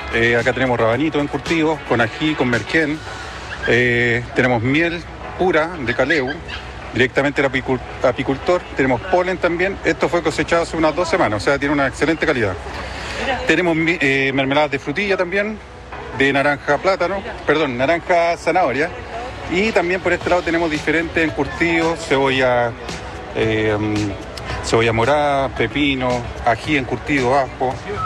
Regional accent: Olmué, Valparaíso, Chile; Yo soy de acá de Olmué.

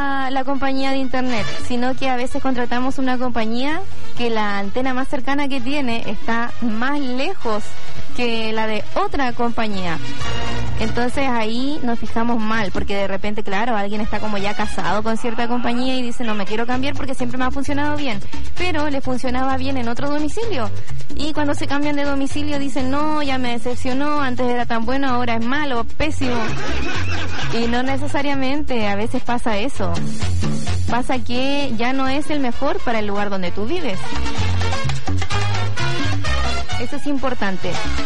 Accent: Puerto Montt, Los Lagos, Chile; Yo soy de Puerto Montt y el internet se me cae 3 veces al día.

